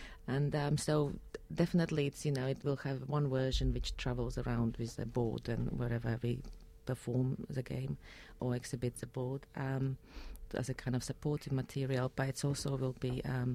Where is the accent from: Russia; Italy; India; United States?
Russia; English is a second language; I grew up in Soviet Union